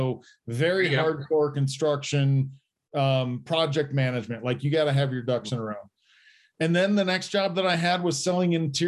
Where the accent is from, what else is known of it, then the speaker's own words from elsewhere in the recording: Indiana, United States; now in Colorado, United States; I grew up in Indiana, and we pipes would freeze in Indiana.